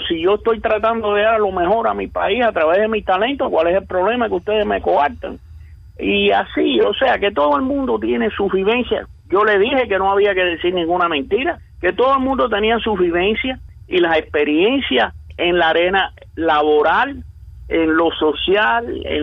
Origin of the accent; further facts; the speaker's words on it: Cuba; moved away; Yo al menos, que salí en diciembre del 79 de Cuba